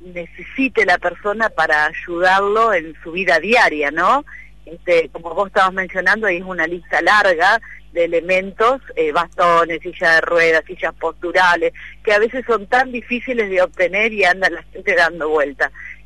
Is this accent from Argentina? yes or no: yes; Argentina; viste que somos argentinos